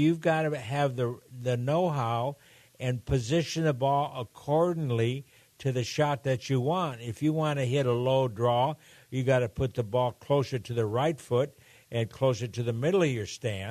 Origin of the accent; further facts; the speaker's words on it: Argentina; growing up in Argentina